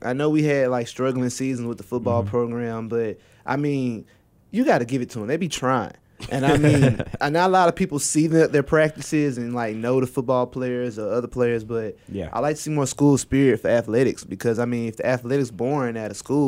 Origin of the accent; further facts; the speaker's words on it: Texas, United States; I'm from East Texas, Texas County, Texas, born and raised.